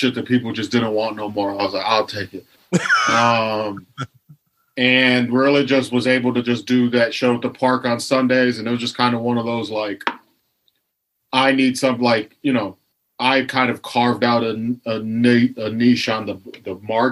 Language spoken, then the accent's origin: English; Lorain, Ohio, United States; So I'm in Ohio, but I'm actually in my hometown of Lorain, which is about a half hour west of Cleveland.